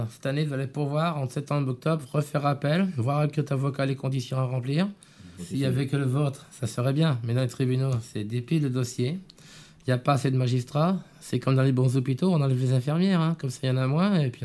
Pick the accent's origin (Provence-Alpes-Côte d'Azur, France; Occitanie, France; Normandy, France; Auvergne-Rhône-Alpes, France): Normandy, France; Chez nous, en Basse-Normandie, Basse-Saint-Hilaire